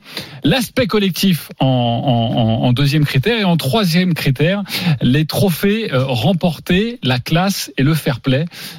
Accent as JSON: {"language": "French", "country": "France", "said": "en tant que Français, on a tous envie"}